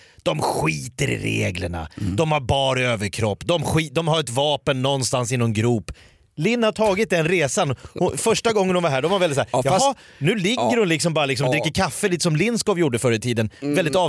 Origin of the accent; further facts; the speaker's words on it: Jakobsberg, Stockholm County, Sweden; Och samma teknik använder dig när du säger Viksjö när jag är från Jakobsberg.